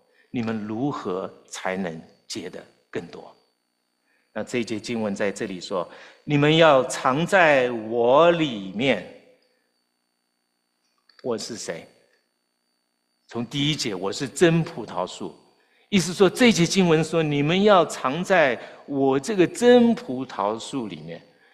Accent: Shanghai, China; now in United States; 那我是在城市里长大，我在上海长大

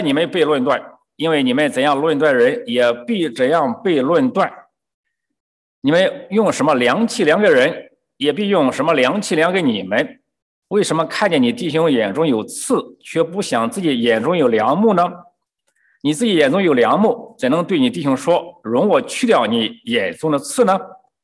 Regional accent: China; 我们中国人有句古话叫什么？

